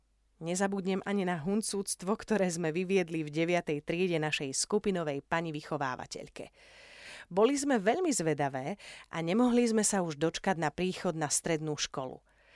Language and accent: Slovak; Trnava, Trnava Region, Slovakia; Druhá súťaž bola u mňa doma v Trnave a na nej som vyhrala fotoaparát.